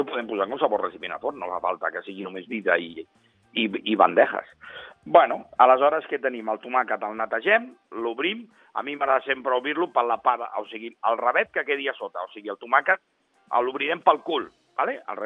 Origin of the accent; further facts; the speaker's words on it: L'Hospitalet de Llobregat, Catalonia, Spain; Perquè els catalanes tenim, jo sóc d'Hospitalet, lògicament, tenim la mania d'anar a menjar les dugues.